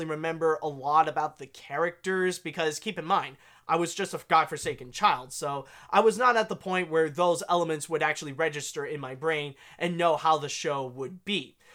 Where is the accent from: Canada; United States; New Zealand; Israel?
Canada; as a Canadian, I am actually very familiar with Reboot. I remember when I was very young, growing up in the 90s